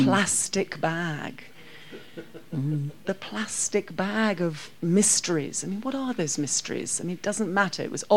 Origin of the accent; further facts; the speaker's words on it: Scotland, United Kingdom; When you use the word British, which I say as a Scot is not a word that I tend to recognise